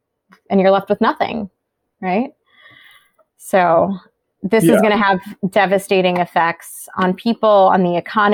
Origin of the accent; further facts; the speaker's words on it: United States; someone who's multicultural, born and raised in the United States.